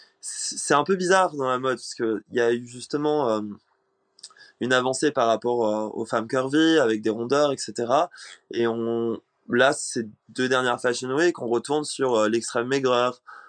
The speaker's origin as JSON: {"language": "French", "region": "Réunion", "country": "France", "tie": "born or raised there"}